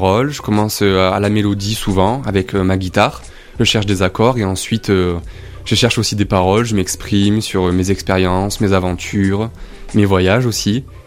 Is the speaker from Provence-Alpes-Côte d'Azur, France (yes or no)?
yes; Riance, Provence-Alpes-Côte d'Azur, France; Je viens de Riance, du Var.